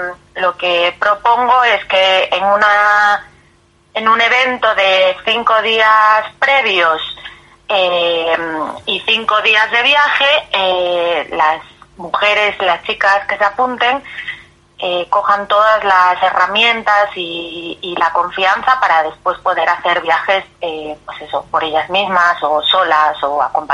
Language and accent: Spanish; Galicia, Spain; en mi caso, que yo soy de Galicia y el viaje va a estar planteado en Galicia